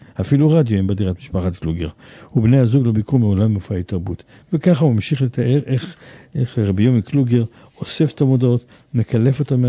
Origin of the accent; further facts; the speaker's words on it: Jerusalem, Jerusalem District, Israel; born there; גם לי יש חלק במאה שערים, גם אני נולדתי במאה שערים.